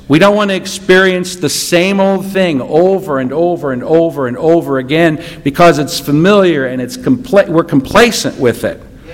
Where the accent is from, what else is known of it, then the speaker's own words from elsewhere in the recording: Midwest, United States; So to me, when I think of that, growing up in the Midwest here, I think of a tornado.